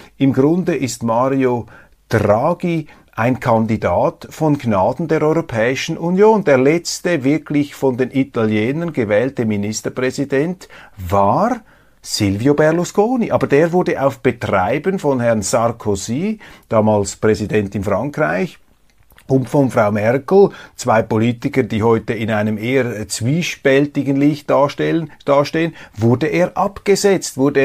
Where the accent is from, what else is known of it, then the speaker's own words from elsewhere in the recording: Switzerland; Und für mich als Demokraten, als Schweizer, ist das eine Fehlentwicklung, dass solche Technokraten regieren.